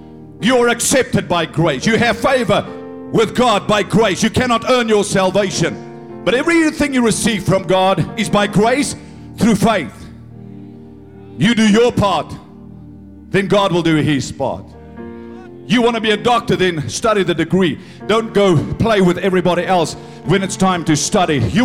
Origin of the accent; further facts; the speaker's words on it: South Africa; I grew up in South Africa.